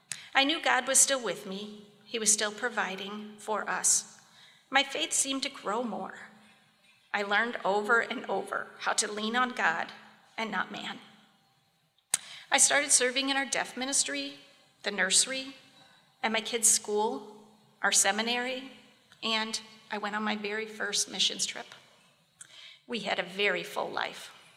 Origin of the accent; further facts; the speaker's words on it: Indiana, United States; I grew up in Indiana in a broken home from about the age of 9.